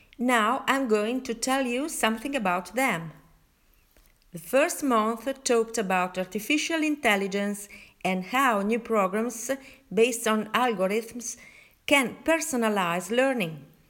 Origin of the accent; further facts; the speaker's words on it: Italy; from Italy.